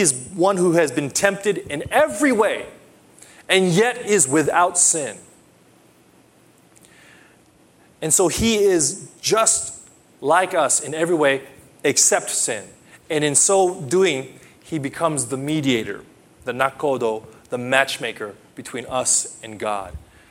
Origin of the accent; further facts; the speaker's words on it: United States; now in Hiroshima, Japan; But I come from the States, not so many that you meet in the Protestant circles. My image of the priest before I met the ones here in Hiroshima